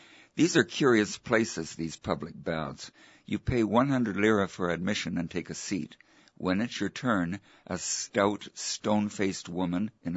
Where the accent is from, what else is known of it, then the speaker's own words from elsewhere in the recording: Vancouver, British Columbia, Canada; born there; I was born in 1940 in Vancouver. I went to UBC, University of British Columbia. Then I did a PhD at Yale.